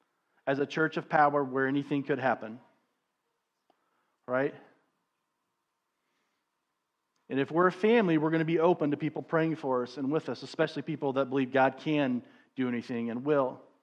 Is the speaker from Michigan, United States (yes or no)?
no; Missouri, United States; I grew up in Missouri.